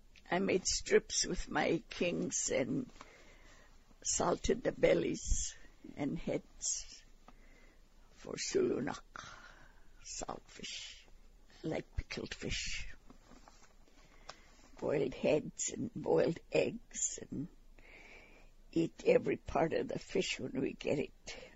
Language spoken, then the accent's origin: English; Kalskag, Alaska, United States; also born or lived in Aniak; I'm originally from Kalskeg. I was born there. Mostly lived up here in Aniak.